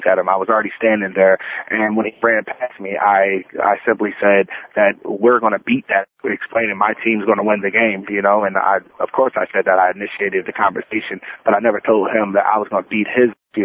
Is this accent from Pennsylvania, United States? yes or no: yes; Philadelphia, Pennsylvania, United States; I grew up in Philadelphia, and I'm in North Philadelphia, which is definitely not the safest to be raised